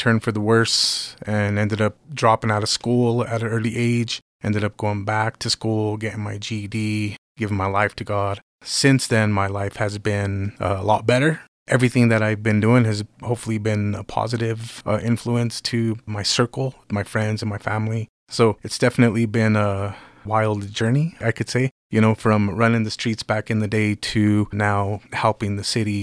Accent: Monte Vista, Colorado, United States; So I am originally from here, from Monte Vista. I was born at the City Hall when it was the old hospital, and I actually live on the same block that I grew up on.

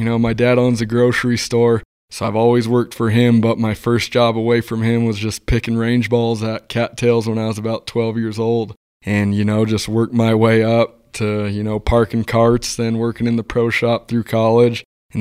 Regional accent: Alamosa, Colorado, United States; So, Adam, I was born and raised here in Alamosa. I'm a local. Family's got old ties here in the valley.

